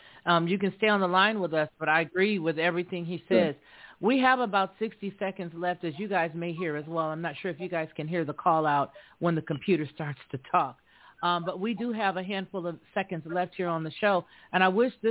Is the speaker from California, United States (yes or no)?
yes; California, United States; I was raised in California, and I know that that particular area of San Francisco has always been a beautiful area.